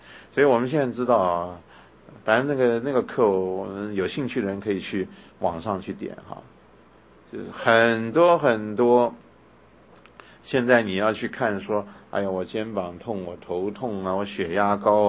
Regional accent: China; 我们中国人呢，他不会去找心理咨商，他会干什么？就是去卜卦、求神问卜、去算命

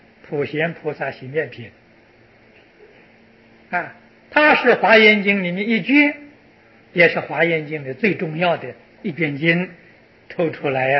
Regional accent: China; 分量太大了， 我们中国人看起来会很啰嗦

